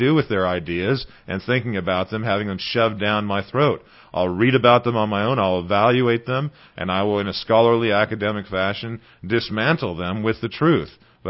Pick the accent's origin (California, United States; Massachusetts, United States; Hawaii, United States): California, United States; Yes, I am a member from the True South, Southern California, and therefore am a Pac-10 fan.